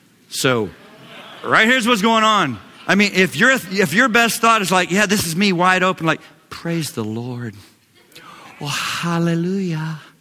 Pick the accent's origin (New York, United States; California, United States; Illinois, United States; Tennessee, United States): Tennessee, United States; Knoxville; I grew up in Knoxville. I sold Cokes at Neyland Stadium just so I could get in free